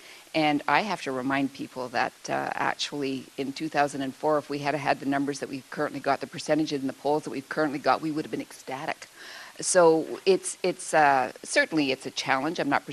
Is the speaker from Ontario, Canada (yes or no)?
no; British Columbia, Canada; but I'm from British Columbia